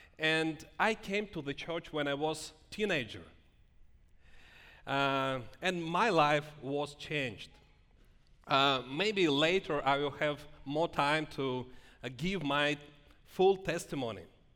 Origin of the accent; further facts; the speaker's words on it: Russia; I am from Russia.